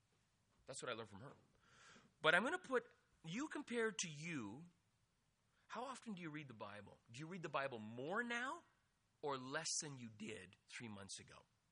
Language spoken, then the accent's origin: English; Ireland; because I'm Irish and I feel like hitting him, because of Christ, it subdues that mad Irishman.